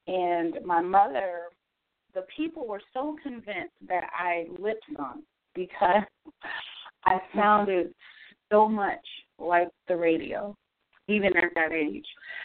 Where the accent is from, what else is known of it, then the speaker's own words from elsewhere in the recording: Springfield, Massachusetts, United States; also born or lived in Boston; I am from Springfield, Massachusetts, originally born in Boston, and I come from a very musically inclined family.